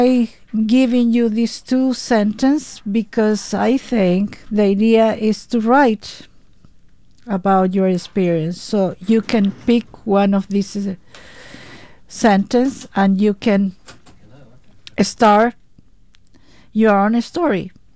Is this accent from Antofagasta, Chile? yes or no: no; Santiago, Santiago Metropolitan Region, Chile; English is a second language; because I grew up in Chile, in Santiago